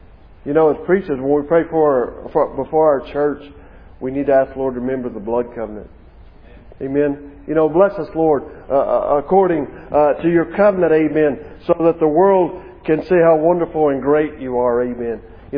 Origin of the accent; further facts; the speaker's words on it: Alabama, United States; yeah, I'm from Alabama, so I talk like people from Alabama, right?